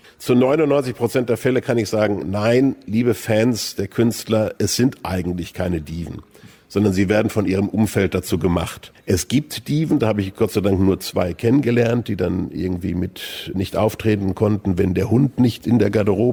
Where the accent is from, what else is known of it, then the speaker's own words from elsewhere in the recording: North Rhine-Westphalia, Germany; Und ich bin halt aus dem Ruhrgebiet